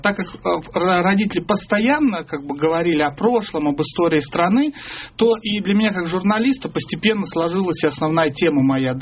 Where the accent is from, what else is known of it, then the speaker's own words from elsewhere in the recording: Kursk, Kursk Oblast, Russia; Я родом из Курска